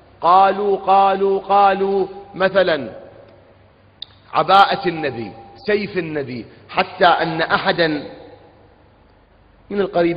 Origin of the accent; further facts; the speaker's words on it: Iraq; accent: Iraqi; بلهجتنا العراقية